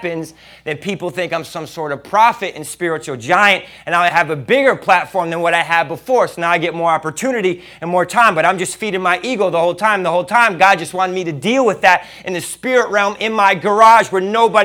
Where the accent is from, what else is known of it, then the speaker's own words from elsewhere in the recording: Florida, United States; now in San Antonio, United States; I grew up in Florida. I haven't seen every single hurricane, but I typically know the patterns.